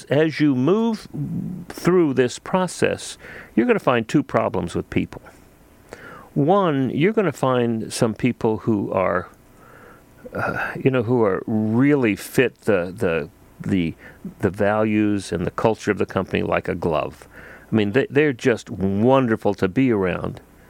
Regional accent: Texas, United States; also born or lived in Massachusetts; Now, you know, I grew up in South Texas and then spent a lot of time in Massachusetts on the East Coast.

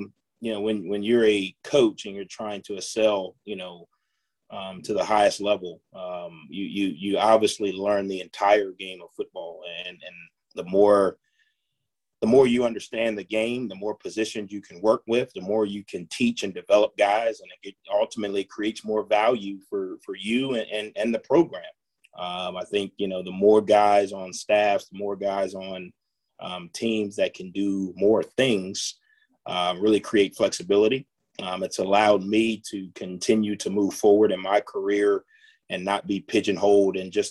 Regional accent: Maryland, United States; Yeah, I was, like you said, I grew up in Maryland

